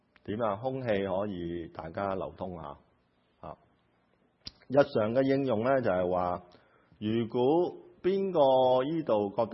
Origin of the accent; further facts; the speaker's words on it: Taishan, Guangdong, China; 我係台山人